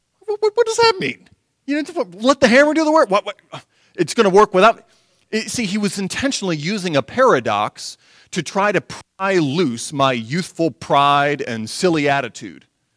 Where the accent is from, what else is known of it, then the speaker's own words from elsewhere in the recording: Michigan, United States; Most of you know I'm from Michigan, and I do actually like the cold.